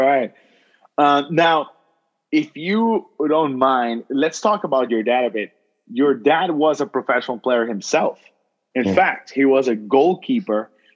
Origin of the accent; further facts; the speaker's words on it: Texas, United States; I'm from Texas.